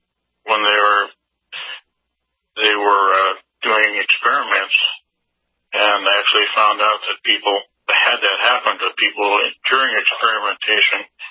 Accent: Montana, United States; I grew up in Montana in the sticks, and my parents worked, and we were on our own, my brother and I, so we just roamed through the mountains and rivers

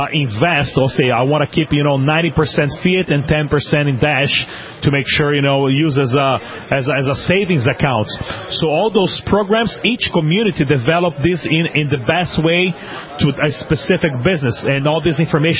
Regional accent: Brazil; So growing up in Brazil as a kid, I saw the desperation of my family dealing as a from someone from a low-income class, from a middle class. My dad was a metal worker

